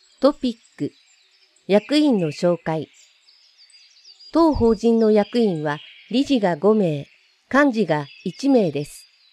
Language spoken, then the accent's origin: Japanese; Suginami, Tokyo, Japan; 生まれも育ちも杉並区、66歳、1級の視覚障害、全盲です。